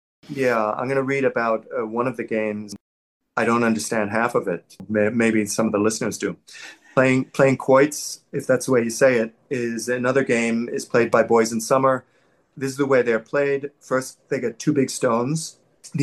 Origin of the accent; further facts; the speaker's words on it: New York City, New York, United States; So we grew up in New York City. We lived in an apartment building in Queens, and we all went to high school in New York City, the three of us, children.